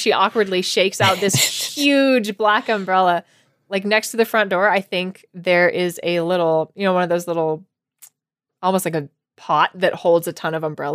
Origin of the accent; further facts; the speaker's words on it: Arizona, United States; And also, I'm from Arizona. We don't need umbrellas.